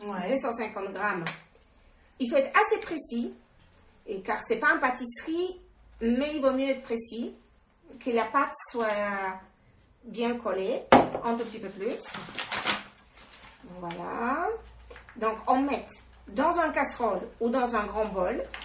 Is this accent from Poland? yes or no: yes; Poland; French is a second language; now in France; je suis polonaise, installée en France depuis 20 ans